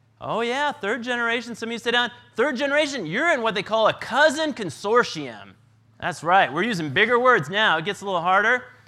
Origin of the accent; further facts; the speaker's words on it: Sprague, Washington, United States; So I grew up in Sprague, Washington, population 546 people.